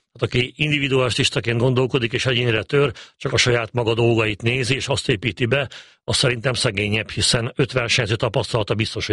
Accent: Csongrád-Csanád, Hungary; born or raised there

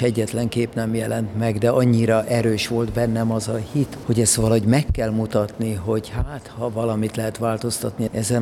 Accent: Budapest, Hungary; Abszolút nem ismertem a vidéket, egy budapesti őslakos értelmiségi családból származom, nekem a vidék a Balaton volt.

